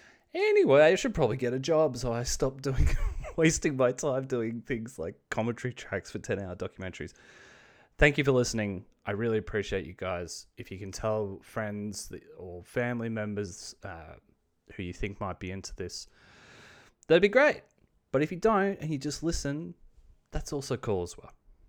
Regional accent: Australia; accent: Australian; But I also didn't want to butcher it with my Australian accent.

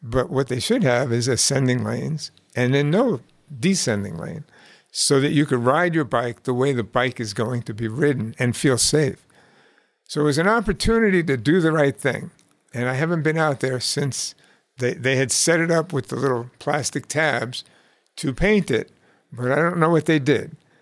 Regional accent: New York City, New York, United States; when I grew up in the Bronx in New York City, all of the schools were in residential neighborhoods.

